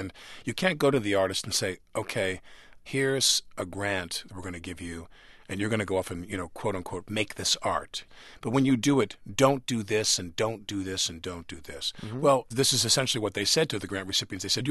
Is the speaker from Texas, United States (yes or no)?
no; New York, United States; And my problem is I live in New York. All my board commitments are in New York. I'm a New Yorker to the core.